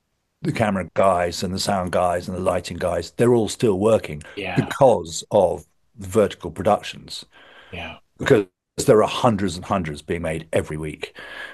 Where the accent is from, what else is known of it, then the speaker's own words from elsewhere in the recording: England, United Kingdom; accent: English; now in United States; So the answer to your question is, I stick to my English accent.